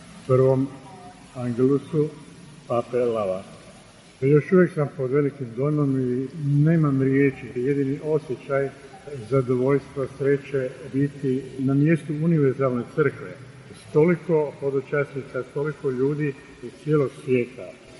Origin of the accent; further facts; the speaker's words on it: Zagreb, City of Zagreb, Croatia; došli smo iz Zagreba, iz Hrvatske.